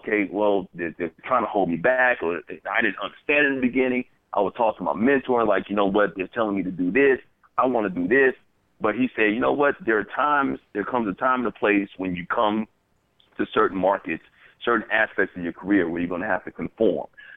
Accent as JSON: {"language": "English", "town": "Bronx", "region": "New York", "country": "United States", "tie": "born or raised there", "also_born_or_lived": "Alabama", "moved": "as an adult", "said": "I grew up in the street. I grew up in New York in the Bronx, moved down south to Alabama at the age of 18. You couldn't understand a thing I said."}